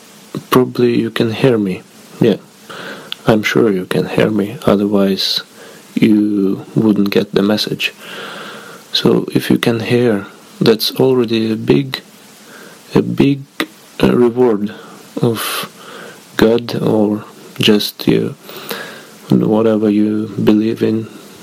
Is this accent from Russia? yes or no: yes; Russia; English is a second language; moved away as an adult; now in Norway; because I'm living in Norway now, which is quite logical, since I'm discussing this. And originally I'm from Russia, and I'm working in Norway temporarily.